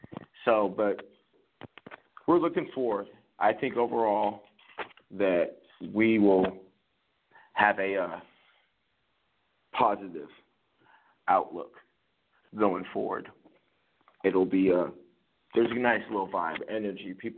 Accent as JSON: {"language": "English", "town": "San Jose", "region": "California", "country": "United States", "tie": "born or raised there", "said": "I've grown up and was born and raised in the Bay Area in San Jose, so you hardly ever really hear anybody out here say 49ers. We all say Niners."}